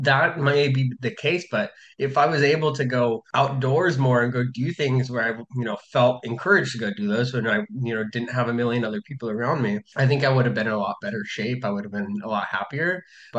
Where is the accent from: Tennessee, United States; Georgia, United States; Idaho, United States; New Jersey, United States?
Idaho, United States; Funny enough, I'm from Idaho, so I crossed the border. Washington and Idaho are connected